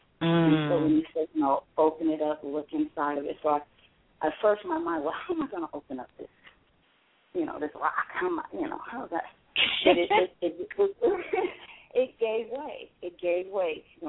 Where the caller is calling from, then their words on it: Desert Hot Springs, California, United States; I'm calling from Desert Hot Springs, California.